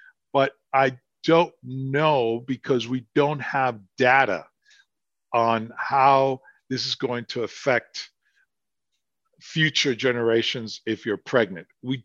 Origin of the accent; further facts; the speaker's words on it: Northeast, United States; I grew up in the Northeast, and I could tell you that there are days in January, February, March, that walking the streets was brutal.